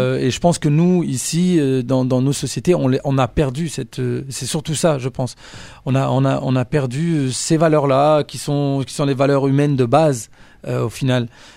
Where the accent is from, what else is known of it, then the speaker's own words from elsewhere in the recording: Roubaix, Hauts-de-France, France; là où j'ai grandi, donc c'était vraiment Roubaix dans le quartier entre guillemets et c'était le quartier de la Potainerie, donc c'est un quartier populaire, vraiment très populaire et voire par certains endroits pauvres.